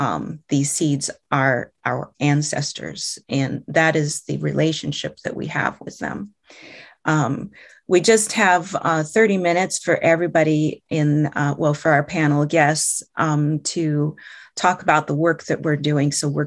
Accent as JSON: {"language": "English", "region": "Iowa", "country": "United States", "said": "And I am from the Meskwaki tribe. Our community is located in central Iowa. We are a Great Lakes Eastern Woodlands tribe."}